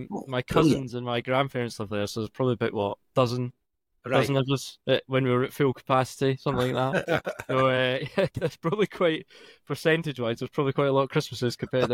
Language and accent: English; Dunblane, Scotland, United Kingdom; Yeah, I grew up in Dunblane. Always lived there. Well, it's technically a city, but it's a cathedral city, so it's not really a proper city. There's only about 10,000 folk that live there.